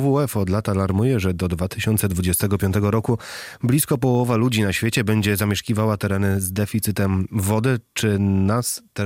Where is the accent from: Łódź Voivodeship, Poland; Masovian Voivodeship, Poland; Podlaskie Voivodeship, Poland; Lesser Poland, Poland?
Podlaskie Voivodeship, Poland; Łomża; Ja pochodzę z Łomży